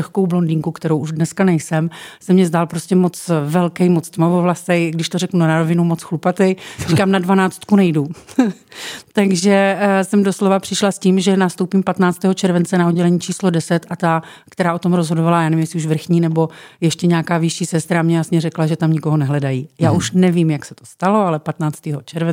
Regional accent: Brno, South Moravian Region, Czechia; když jsem teda Brňák, tak já tě tady vítám

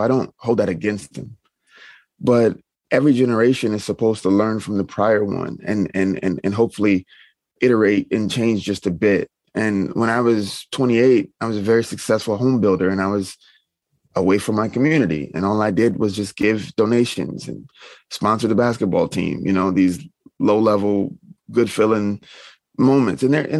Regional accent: the South, United States; And I'm from the South, and I'm just used to that, you know, this hierarchy of information, and that is valuable to me, you know?

